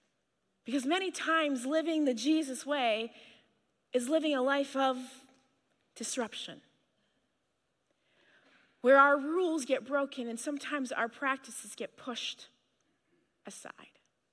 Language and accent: English; Canada; now in United States; So I'm a Canadian.